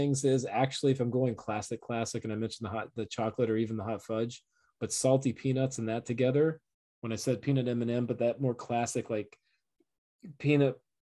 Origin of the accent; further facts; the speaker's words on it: Florida, United States; I grew up in Florida. We called them sprinkles because that's what they are.